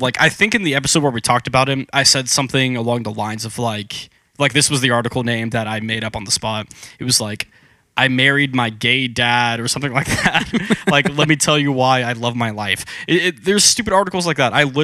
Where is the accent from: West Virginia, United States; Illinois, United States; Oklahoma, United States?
Oklahoma, United States; now in Texas, United States; So I grew up in Oklahoma, and I moved to Texas in 2009, 2010, okay.